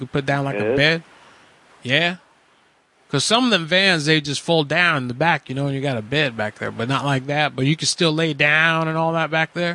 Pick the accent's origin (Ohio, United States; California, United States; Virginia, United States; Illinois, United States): Ohio, United States; I sold my land for some fracking. I did some fracking sales. I came from Ohio.